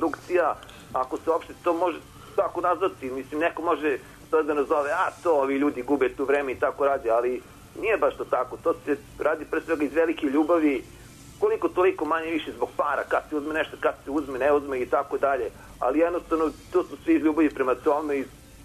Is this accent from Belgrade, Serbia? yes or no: yes; Belgrade, Serbia; born there; mada sam ja rođen u Beogradu lično